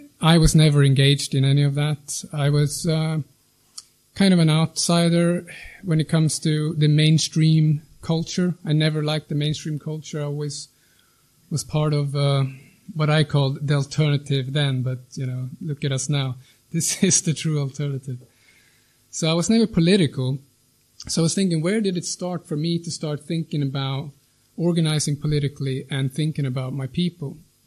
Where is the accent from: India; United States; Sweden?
Sweden; I'm from Sweden. I'm a member of the Nordic Resistance Movement.